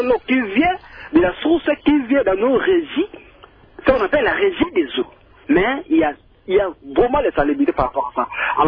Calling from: Mbandaka, Équateur, DR Congo; Moi, ici, je parle précisément ici chez nous, en Mbandaka, là où moi je suis

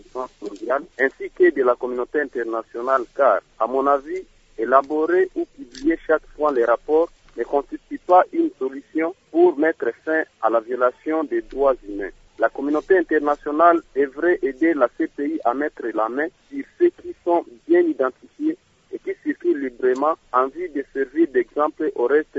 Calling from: Bukavu, South Kivu, DR Congo; à partir de Bukavu au sud de Kivu.

